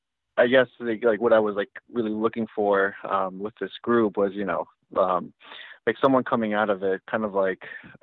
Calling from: Connecticut, United States; I'm calling from Connecticut.

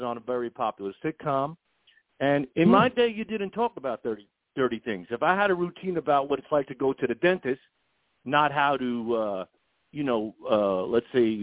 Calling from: New York, United States; I'm calling from New York.

